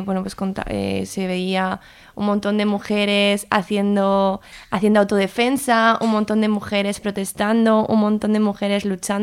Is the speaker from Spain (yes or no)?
yes; Zaragoza, Aragon, Spain; yo soy de Zaragoza